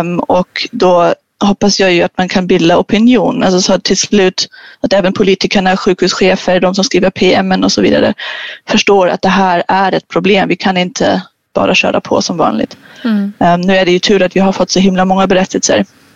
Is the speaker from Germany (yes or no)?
yes; Germany; Swedish is a second language; jag är ju tysk, hela ordning och reda